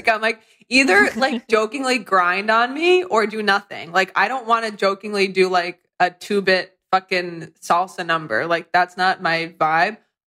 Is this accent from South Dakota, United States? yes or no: no; Connecticut, United States; I could tell 17 stories off the top of my head about growing up in Northwestern Connecticut.